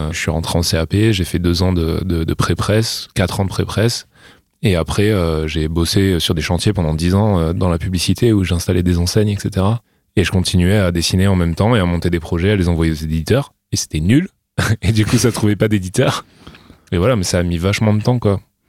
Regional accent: La Garde-Freinet, Provence-Alpes-Côte d'Azur, France; Dans un bled qui s'appelle la Garde Freinet, c'est à côté de Saint-Tropez. C'est vraiment un tout petit village dans la montagne, et il devait y avoir, je sais pas, 1500 habitants, un truc comme ça.

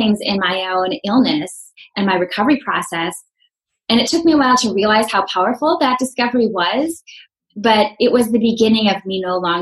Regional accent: Minnesota, United States; So I grew up in Minnesota and in a really loving home

